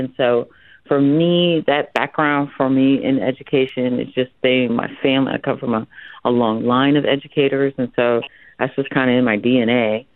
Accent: California, United States; I grew up in the Bay Area and came to the area first in Santa Barbara.

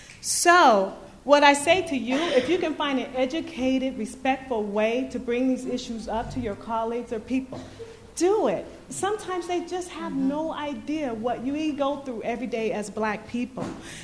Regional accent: Seattle, Washington, United States; I'm from Seattle, born and raised. I moved to Georgia for several years, and it's when I returned to Seattle

